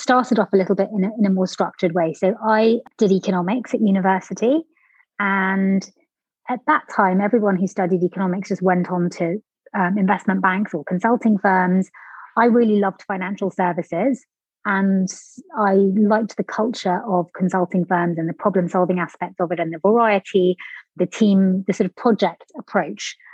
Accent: United Kingdom; So I am Indian. I live in London. I was born and bred in the UK.

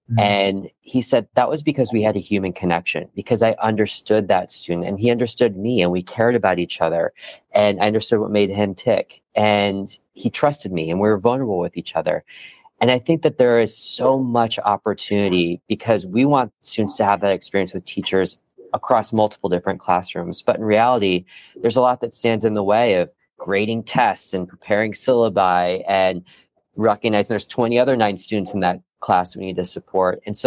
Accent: Iowa, United States; now in New York City, United States; I do believe that it has the power to transform people's lives like my own, growing up in Iowa and now living in New York City.

